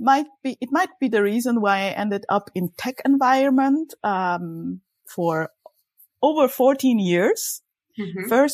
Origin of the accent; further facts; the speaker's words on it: Zurich, Switzerland; also born or lived in Warsaw, Poland; I was born in Warsaw, Poland, but grew up in Switzerland, as you said, near the Zurich Lake. I live here since 1981.